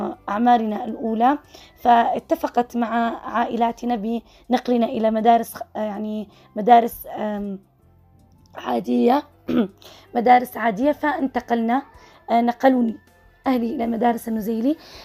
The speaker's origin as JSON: {"language": "Arabic", "region": "Sanaa", "country": "Yemen", "tie": "born there", "said": "من مواليد محافظة صنعاء، أعتبر الثانية بين إخواني وأخواتي،"}